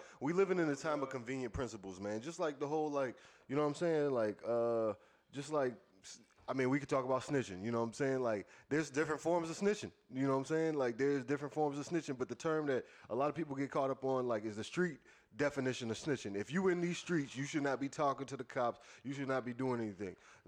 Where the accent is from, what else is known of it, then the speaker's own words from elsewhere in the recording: Charleston, United States; I'm from Charleston.